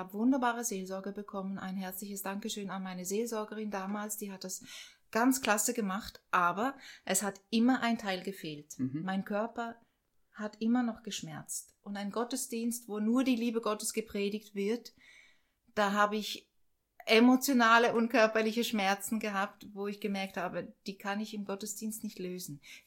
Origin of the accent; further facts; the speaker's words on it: Switzerland; accent: Swiss; now in Germany; Ich bin Schweizerin.